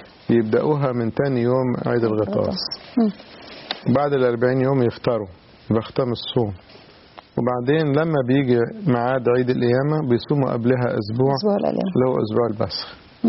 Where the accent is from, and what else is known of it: Egypt